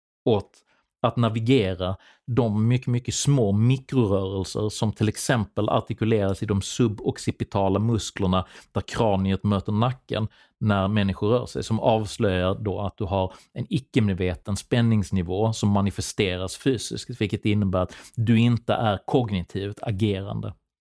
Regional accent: Sweden; min uppväxt i Sverige.

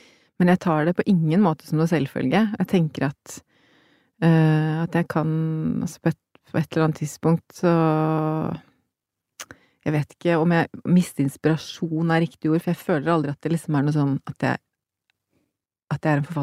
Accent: Oslo, Norway; nå det jammen lenge siden jeg var hjemme i Oslo, liksom.

